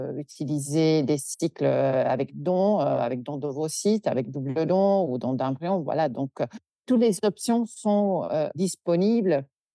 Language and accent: French; Italy; Moi, je suis italienne.